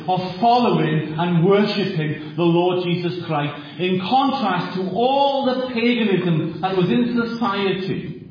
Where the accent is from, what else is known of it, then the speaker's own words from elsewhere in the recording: Wales, United Kingdom; accent: Welsh; there's a bit of a Welsh twang in my accent. I hail from South Wales